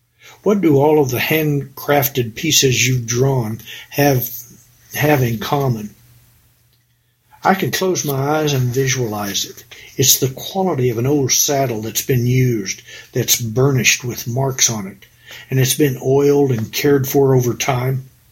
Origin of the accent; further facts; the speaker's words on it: Tennessee, United States; I grew up in Tennessee, but my family would buy the highest quality they could afford and really take care of it.